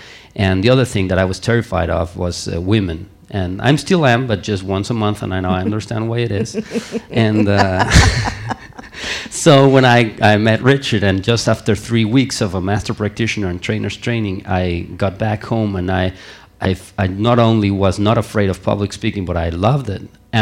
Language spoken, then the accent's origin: English; Mexico City, Mexico; Okay, I'm from Mexico. I was born in Mexico City, and I lived there for a long time until I decided I wanted a much nicer place to live.